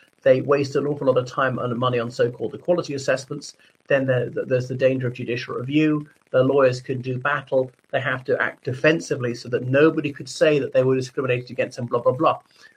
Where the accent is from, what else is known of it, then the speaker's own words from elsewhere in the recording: Ireland; from Ireland.